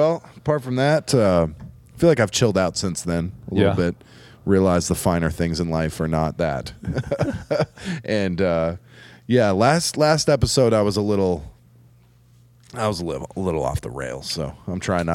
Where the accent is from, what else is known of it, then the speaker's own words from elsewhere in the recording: United States; Diplomatic immunity. I'm American.